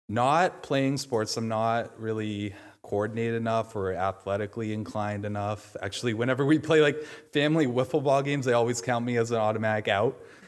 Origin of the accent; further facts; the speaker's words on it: New England, United States; But I'm from New England, so I like the Patriots and Red Sox.